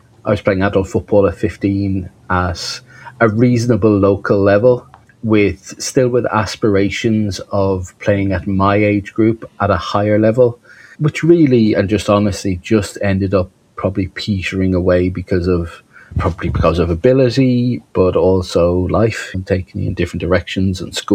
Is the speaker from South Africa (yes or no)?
no; Ireland; moved away as an adult; now in United Kingdom; I grew up in Ireland, and at the time when I left school at the turn of the century, I live in the UK now, and I have done for the most part for the last probably 15 or 20 years.